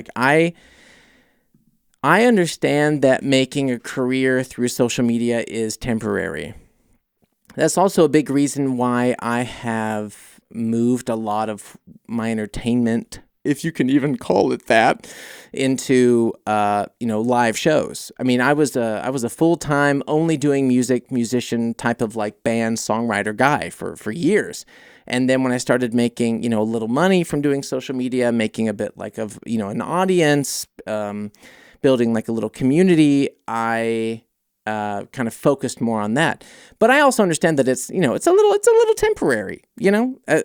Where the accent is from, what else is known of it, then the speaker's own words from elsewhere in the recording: Oregon, United States; now in Germany; I'm from Oregon, living in Germany for 8 years. What a difference.